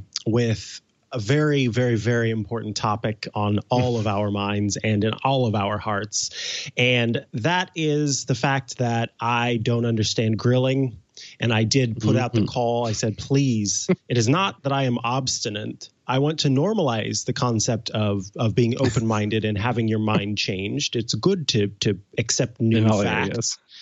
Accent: Midwest, United States; Again, I come from the Midwest where everybody and their mother has AC, because you kind of have to if you want to survive there and not be miserable.

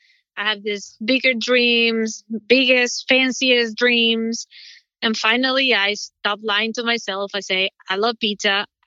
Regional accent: Argentina; English is a second language; I'm from Argentina and I know the flavors that I like.

